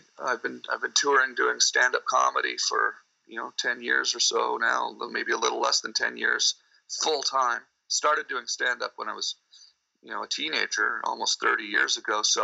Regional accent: Pembroke, Ontario, Canada; born there; like it says on my Wikipedia page that I was born in Pembroke, Ontario.

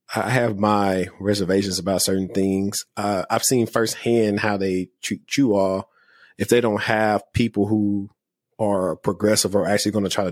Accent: Louisiana, United States; I was back in my home state for a little while. My oldest daughter was born in, 2020. And I was working out late, and I got pulled over in Bossier City.

